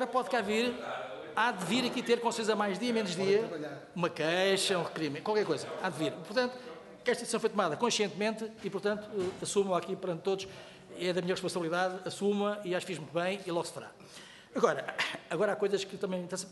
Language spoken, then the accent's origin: Portuguese; Leiria, Portugal; Eu sou de Leiria, tenho gozo nisso